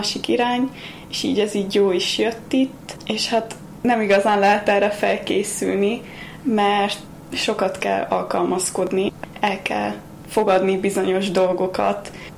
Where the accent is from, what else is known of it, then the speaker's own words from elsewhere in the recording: Austria; born there; Én Ausztriában születtem, a szüleim erdélyi származásúak